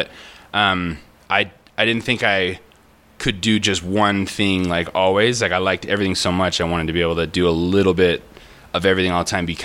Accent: Utah, United States; also born or lived in Ventura, California; So I'm from Utah. Went to medical school there as well. And then I did my residency in Ventura, California.

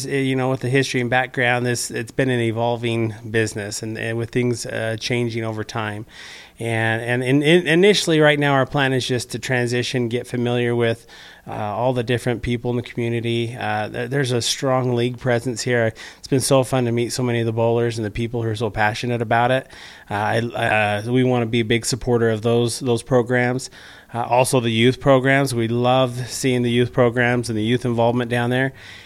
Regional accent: Utah, United States; Sure. So I was born and raised in Southern Utah.

